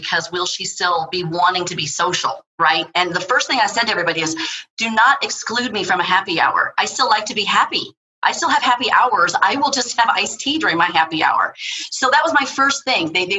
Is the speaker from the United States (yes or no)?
yes; Chicago, Illinois, United States; it was in Chicago, which is my hometown. That's where I grew up.